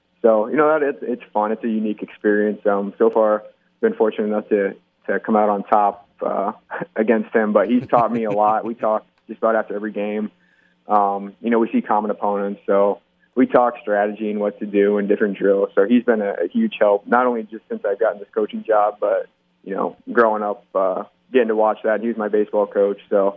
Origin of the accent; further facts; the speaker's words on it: La Porte City, Iowa, United States; I grew up in La Porte City, so I went to Union growing up.